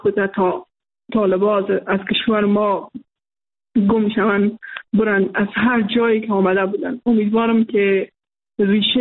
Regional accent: Afghanistan; ما به عنوان یک دختر افغانستان که در افغانستان به دنیا آمدیم، در افغانستان بزرگ شدیم

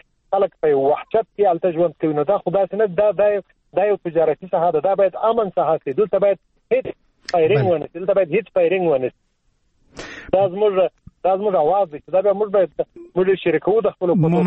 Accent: Afghanistan; زه د افغانستان یو تابعیم

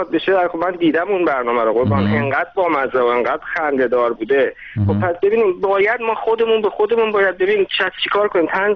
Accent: Iran

